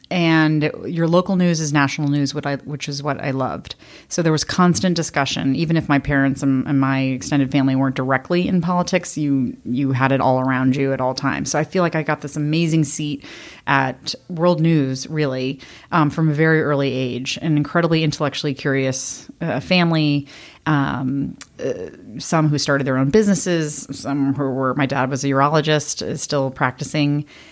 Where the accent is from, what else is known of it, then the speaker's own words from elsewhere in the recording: Washington, United States; so that was pretty much my growing up in Washington. I just loved it.